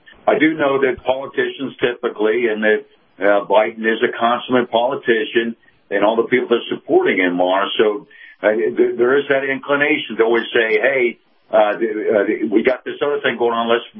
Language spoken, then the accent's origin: English; Kansas City, Kansas, United States; now in Sarasota, United States; Of course, all my formative years were growing up on the Kansas side of Missouri. Kansas City, Kansas